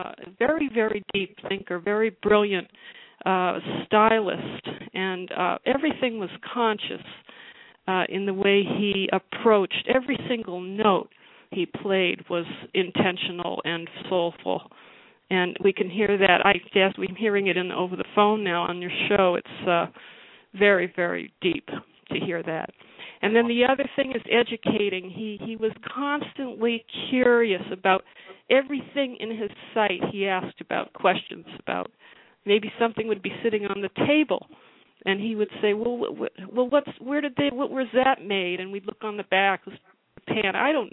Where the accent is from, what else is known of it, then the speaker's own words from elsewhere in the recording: Brookline, Massachusetts, United States; Just carrying over from the 60s and 70s, I grew up in Brookline, Mass., and my next-door neighbors were … fanatics.